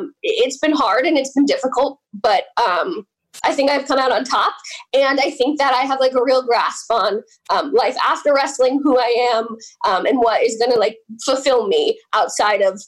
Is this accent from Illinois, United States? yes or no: no; Oak Ridge, New Jersey, United States; also born or lived in Jefferson Township; Yeah, so I'm announced from Hackettstown, but I'm actually from Oak Ridge, which makes up Jefferson Township. And Jefferson Township is Oak Ridge, Milton, one side, and then Route 15 cuts it in half, and then Lake Apacon is the other side of Jefferson. So that's actually where I'm from.